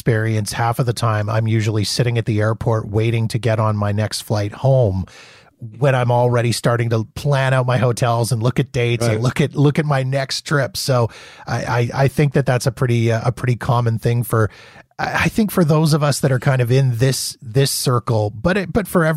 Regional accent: Canada; because being Canadian, I couldn't travel to Vegas.

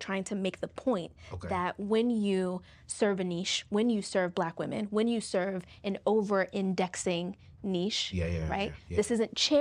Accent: Washington, District of Columbia, United States; I'm from Southeast. I'm not afraid to go into those neighborhoods.

